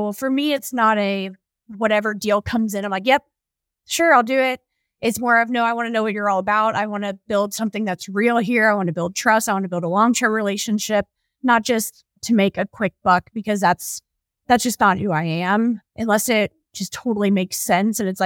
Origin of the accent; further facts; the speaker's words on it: Louisville, Kentucky, United States; also born or lived in Lexington; I was born in Lexington, grew up in Louisville, and had a pretty solid childhood growing up.